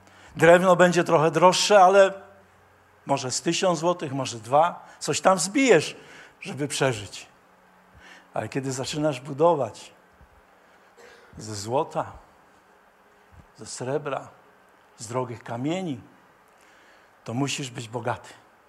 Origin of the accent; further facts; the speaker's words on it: Greater Poland Voivodeship, Poland; Pamiętam, wychowałem się w Poznańskim i tam rolnicy zawsze jak skosili siano, to robili takie szałasy.